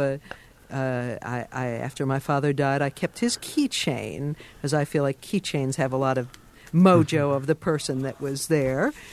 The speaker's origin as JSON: {"language": "English", "region": "Arkansas", "country": "United States", "said": "17 years old, I'm in my blue jeans, I'm from Arkansas, and I get into the car."}